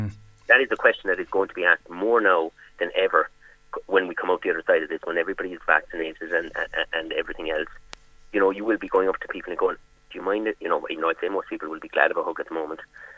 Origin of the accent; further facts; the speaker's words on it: Ireland; as I say, we, especially as Irish, we're very aware of kind of like, I better not say anything because I don't want to hurt their feelings